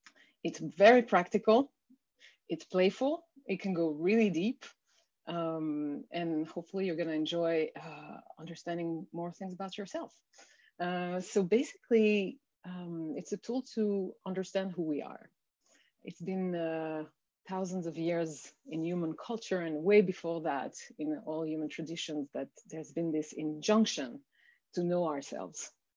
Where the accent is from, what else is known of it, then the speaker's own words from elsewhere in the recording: France; also born or lived in New York / Hawaii / Mongolia / India; now in California, United States; I grew up in France. I lived in New York, in Hawaii, in Mongolia, in India, and now I'm in California.